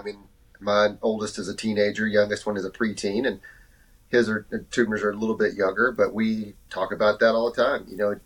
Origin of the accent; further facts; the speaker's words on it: Texas, United States; I'm from Texas, Tubner's from Oklahoma.